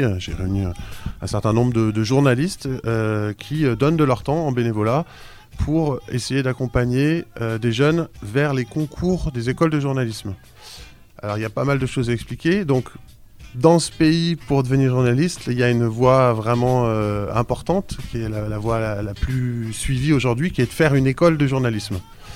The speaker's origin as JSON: {"language": "French", "town": "Grenoble", "region": "Auvergne-Rhône-Alpes", "country": "France", "said": "je suis grenoblois et je travaille pour pas mal de médias"}